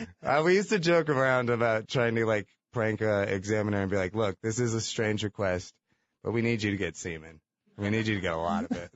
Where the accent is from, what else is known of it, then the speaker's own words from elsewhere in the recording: San Diego, California, United States; also born or lived in Chicago; Yeah, I grew up here in San Diego. I moved here when I was, like, 5 from Chicago.